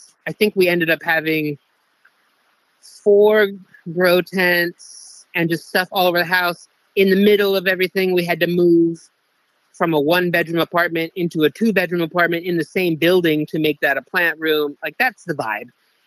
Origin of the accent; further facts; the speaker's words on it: Pennsylvania, United States; Again, I'm from Pennsylvania, snooze, and my family and I came here, I think, 20 years ago